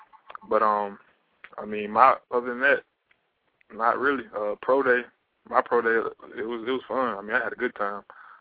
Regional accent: South Carolina, United States; because he's from my hometown also. So, he's from South Carolina, so we're pretty close.

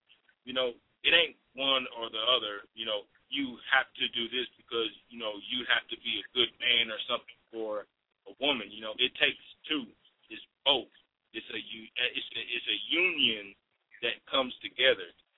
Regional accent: Kansas City, Kansas, United States; because I know I was growing up in Kansas City, Kansas

